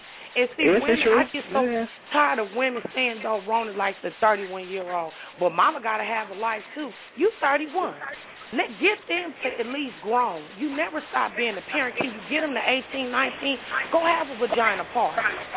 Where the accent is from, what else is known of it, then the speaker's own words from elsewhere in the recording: Vancouver, British Columbia, Canada; I'm from Vancouver.